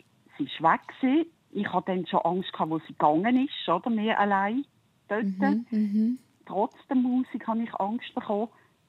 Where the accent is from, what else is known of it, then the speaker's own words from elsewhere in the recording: Zurich, Switzerland; born there; ich bin in Zürich geboren.